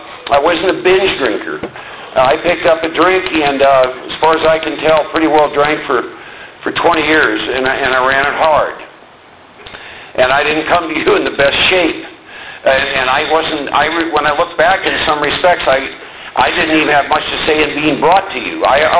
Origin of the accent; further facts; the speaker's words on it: Iowa, United States; born and raised in Iowa. Second oldest of 4 boys.